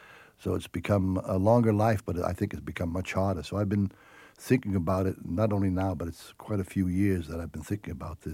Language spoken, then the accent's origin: English; Brooklyn, New York, United States; As I said, being an Italian all my life, as a child, I grew up in Brooklyn, and we never went to ball games.